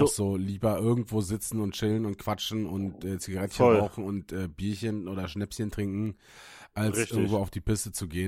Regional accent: Müncheberg, Brandenburg, Germany; die private Bahn, die von Berlin in meine Heimat fährt, nach Münchenberg

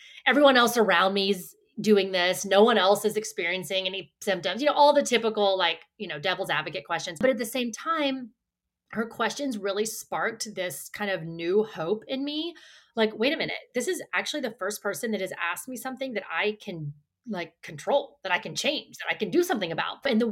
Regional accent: Houston, Texas, United States; I grew up here in Houston, Texas, where I am living now with my three girls and a baby in my belly

